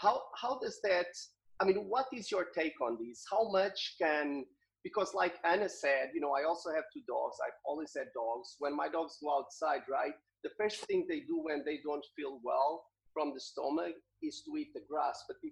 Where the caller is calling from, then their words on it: Qatar; So I'm joining from Sidra Medicine in Qatar, and it's now midnight.